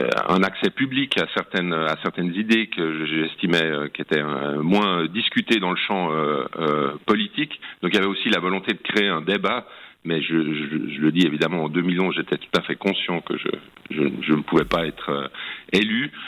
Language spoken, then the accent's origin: French; Geneva, Switzerland; moi, je suis né et j'ai grandi à Genève, hein, dans la commune d'Aunay, pour être précis, qui fait un peu le lien entre la ville et la campagne.